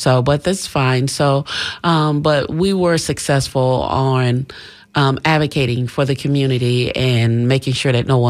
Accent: Tampa, Florida, United States; Grew up in an area they call Jackson Heights and off the corner of 34th and Osborne.

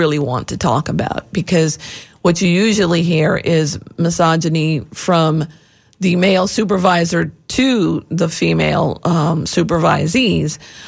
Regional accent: the South, United States; Apparently in the South, and I grew up in the South, so I know this is true.

